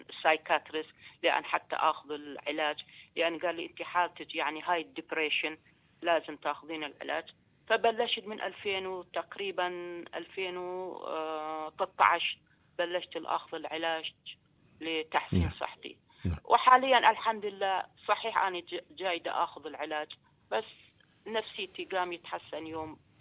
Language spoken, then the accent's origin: Arabic; Iraq; أنا من العراق.